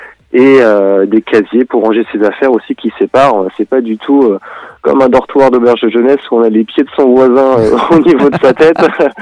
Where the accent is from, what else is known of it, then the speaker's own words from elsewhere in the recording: Lille, Hauts-de-France, France; Moi, ça me change du nord de la France où je vais habituellement, parce que je suis lillois.